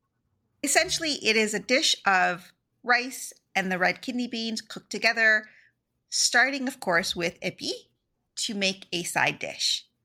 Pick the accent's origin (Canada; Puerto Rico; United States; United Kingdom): Canada; Growing up in Canada